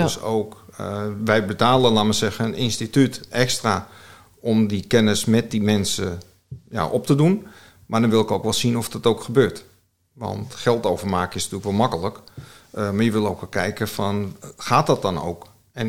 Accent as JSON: {"language": "Dutch", "town": "Amsterdam", "region": "North Holland", "country": "Netherlands", "tie": "born or raised there", "said": "mijn accent verraadt al een beetje dat ik opgegroeid ben in Amsterdam, in Staatsliebuurt. En dat vond ik heel geweldig. We hebben heel lang in de stad gewoond, Karin en ik. En toen onze kinderen geboren waren, toen zijn we naar Zaandam gegaan om iets meer ruimte te krijgen."}